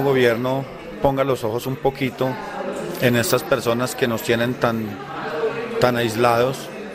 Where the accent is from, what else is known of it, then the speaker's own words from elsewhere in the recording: Colombia; colombiano.